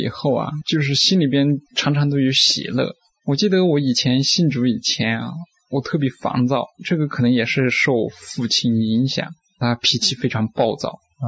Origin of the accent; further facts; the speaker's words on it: Yunnan, China; 我是云南一个很小的一个小山村长大，非常偏远的地方。我记得的话，在文化大革命什么时候，我是60年代出生的嘛